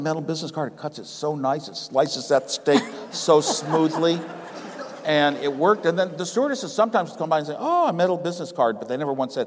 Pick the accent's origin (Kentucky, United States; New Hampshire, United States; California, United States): California, United States; Los Gatos; But now I found a printer in my hometown of Los Gatos, California.